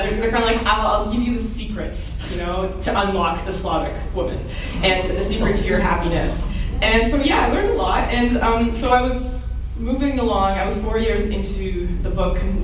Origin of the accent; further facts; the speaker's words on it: Canada; also born or lived in Ukraine; I was born in Ukraine, and I've, you know, I grew up in Canada and I've visited many times. So I maintain a connection there.